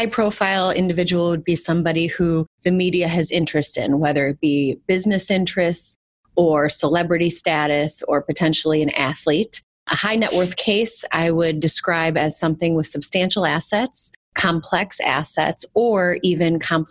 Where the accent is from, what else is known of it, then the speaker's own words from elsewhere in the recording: Illinois, United States; And before that, I grew up outside of Chicago.